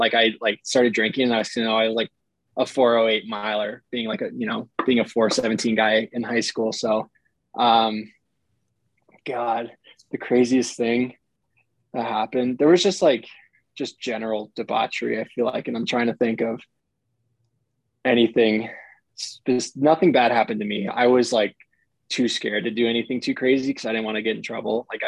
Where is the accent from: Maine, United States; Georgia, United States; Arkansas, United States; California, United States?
California, United States; San Mateo; I grew up in San Mateo, which is about 30 minutes north. It's a little bit closer to Palo Alto. Right near Stanford.